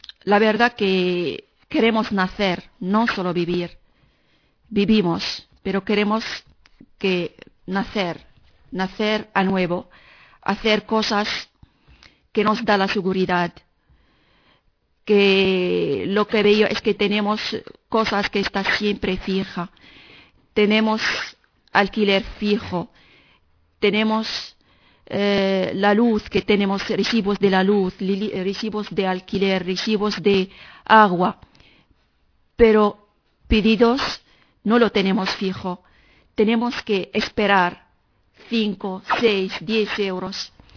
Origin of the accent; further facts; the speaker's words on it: Morocco; Spanish is a second language; moved away as an adult; now in Spain; inmigrante marroquí. Vivo en España 5 años, llevo aquí viviendo 5 años.